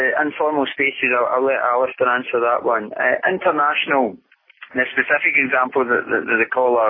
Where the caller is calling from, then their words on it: Wales, United Kingdom; I'm actually phoning from Wales at the moment. I'm sitting in a car park overlooking the Welsh coast.